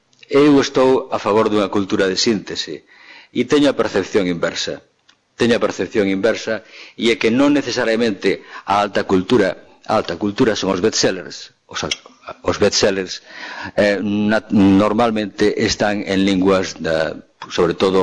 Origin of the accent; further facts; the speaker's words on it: Galicia, Spain; Nos consideramos como escritores galegos, eu aquí estou sentado como escritor galego